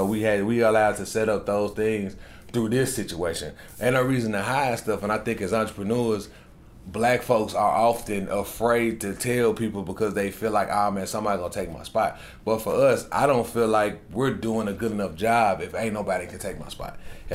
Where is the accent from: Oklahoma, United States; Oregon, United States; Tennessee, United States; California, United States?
Tennessee, United States; Memphis; I'm from Memphis. Like, almost every time we walk into the room, we tell people we from Memphis. Oh, yeah, man, you know I'm from Memphis.